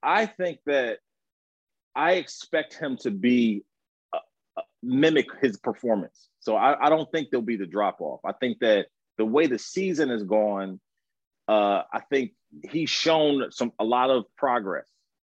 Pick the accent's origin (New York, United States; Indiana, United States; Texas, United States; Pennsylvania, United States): Pennsylvania, United States; Philadelphia; I'm looking for a little payback here against the Celtics, because I am from Philly and I hate the Celtics.